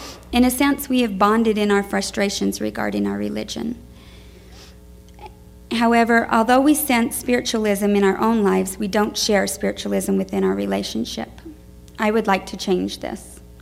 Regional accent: Utah, United States; I was raised in Utah and now understand how the church was a big part of my identity.

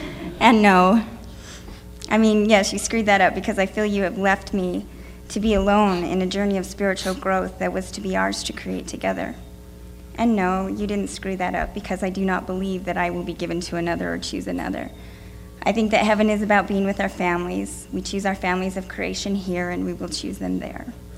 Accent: Utah, United States; I was raised in Utah and now understand how the church was a big part of my identity.

